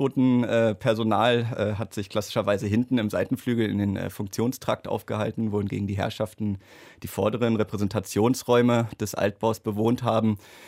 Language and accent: German; Berlin, Germany; also born or lived in Stuttgart; ich komme ursprünglich aus Berlin, hatte vorher aber keine Wohnung mit Berliner Zimmer bewohnt, dann war ich lange Zeit in Stuttgart und als ich dann wieder zurückkam nach Berlin, haben wir hier glücklicherweise eine Wohnung in Schöneberg gefunden